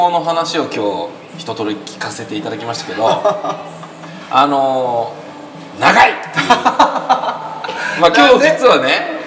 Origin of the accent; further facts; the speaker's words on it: Gifu, Japan; 僕岐阜県ですけど